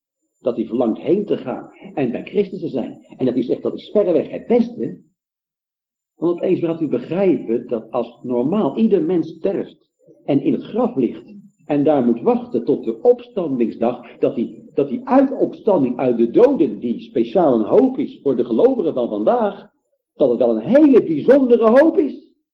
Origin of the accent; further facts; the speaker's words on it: Netherlands; wij zijn Nederlanders, hè